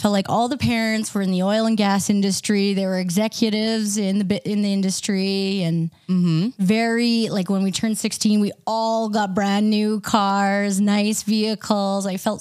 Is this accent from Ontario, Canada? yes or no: no; Calgary, Alberta, Canada; Born and raised in Calgary.